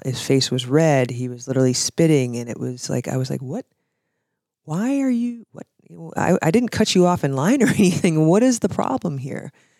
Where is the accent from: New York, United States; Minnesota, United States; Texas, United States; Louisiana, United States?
Minnesota, United States; Dayton; growing up in Dayton, going to elementary school, then Jackson Junior High School and Anoka High School, I really had no issues with race